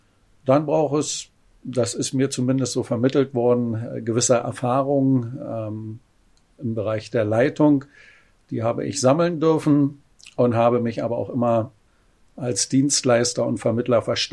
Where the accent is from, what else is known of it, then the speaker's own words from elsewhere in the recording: Lobetal, Brandenburg, Germany; Da, wo ich groß geworden bin, in Lobetal bei Berlin.